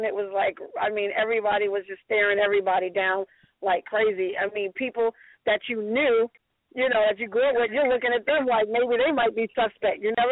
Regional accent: Brooklyn, New York, United States; born there; I was born in Brooklyn, New York, Bed-Stuy, back in October 14th, 1971.

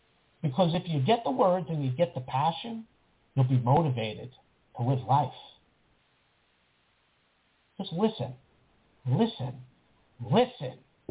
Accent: New York, United States; I'm a New Yorker. Can't help it.

